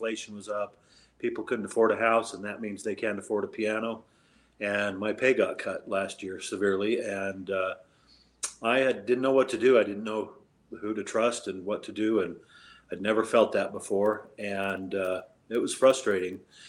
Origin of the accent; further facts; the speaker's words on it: Utah, United States; So I grew up here in Utah, number six in a family of 17 children.